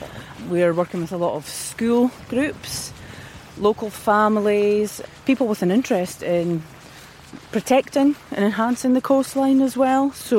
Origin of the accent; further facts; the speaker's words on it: Montrose, Scotland, United Kingdom; I'm from Montrose and I've never seen inside it.